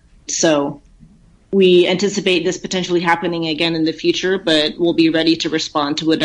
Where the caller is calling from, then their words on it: Dilley, Texas, United States; I'm actually calling from Dilley, Texas today.